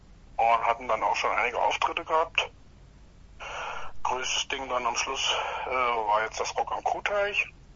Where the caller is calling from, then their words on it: Heringen, Hesse, Germany; Wir kommen aus Heringen an der Werra. Das ist so ziemlich in der Mitte des Landes.